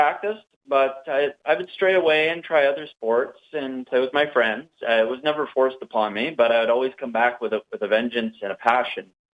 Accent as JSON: {"language": "English", "town": "Kapuskasing", "region": "Ontario", "country": "Canada", "moved": "yes", "said": "I'm originally from Kapuskasing, Ontario, and I was moved here in 1986 with my father."}